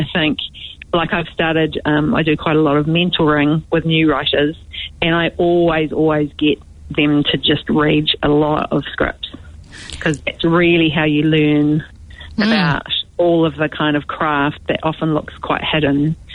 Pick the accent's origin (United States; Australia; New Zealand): New Zealand; Dunedin, Otago; I grew up in Dunedin